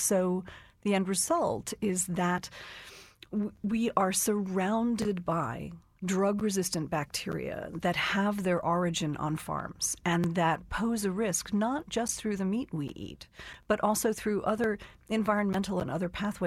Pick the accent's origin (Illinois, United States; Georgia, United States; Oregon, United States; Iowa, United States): Georgia, United States; 1.4 billion of them in my home state of Georgia.